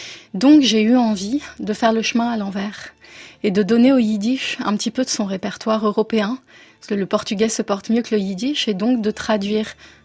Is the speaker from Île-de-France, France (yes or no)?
yes; Paris, Île-de-France, France; born there; je suis née à Paris, même si ma famille vient d'ailleurs